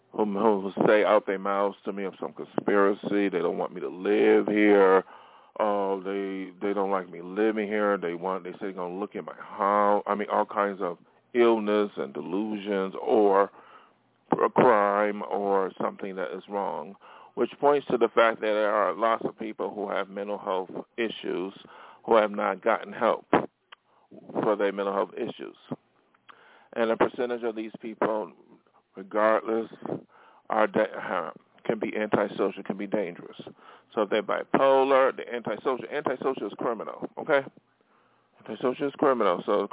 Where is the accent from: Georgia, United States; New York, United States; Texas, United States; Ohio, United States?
New York, United States; Buffalo; For example, what happened in Buffalo, my hometown, white supremacists killed 10 black people